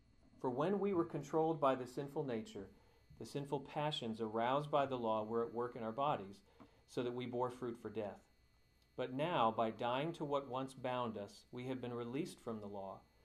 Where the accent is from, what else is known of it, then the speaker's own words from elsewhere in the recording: New England, United States; And it's kind of odd growing up in New England and liking The Dukes of Hazzard, isn't it?